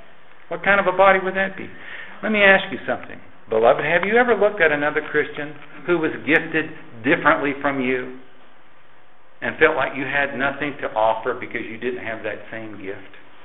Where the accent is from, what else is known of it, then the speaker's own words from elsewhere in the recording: Texas, United States; He's from California, for crying out loud. I'm from Texas.